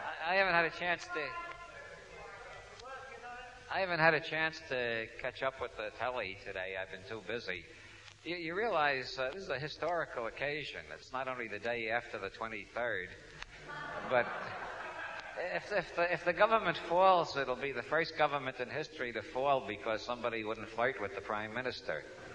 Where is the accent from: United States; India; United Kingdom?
United States; New York; As you can tell from my accent, I come from New York. And people from New York, we all have this attitude